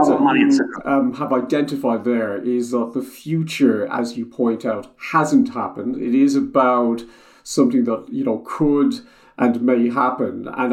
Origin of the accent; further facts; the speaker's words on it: Ireland; growing up, I guess, from Ireland, but growing up in the English tradition